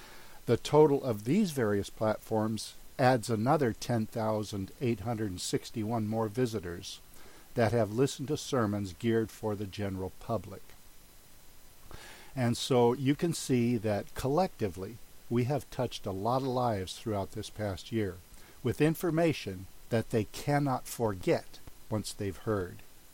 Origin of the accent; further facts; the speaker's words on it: Philippines; first language Tagalog; English is a second language; I was able to distribute approximately about 4,000 pieces of tracts in my native language, which is Tagalog.